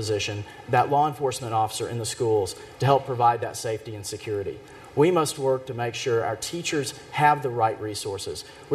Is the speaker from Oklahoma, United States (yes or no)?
yes; Rush Springs, Oklahoma, United States; We had a meeting in my hometown of Rush Springs.